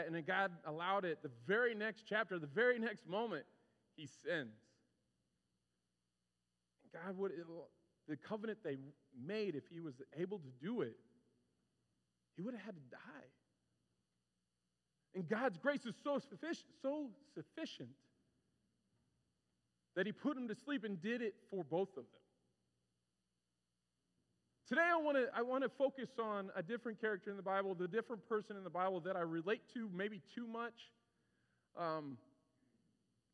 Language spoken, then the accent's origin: English; Springfield, Illinois, United States; Now, I grew up in Springfield, Illinois. This is actually my home church. This is crazy for me to be back here.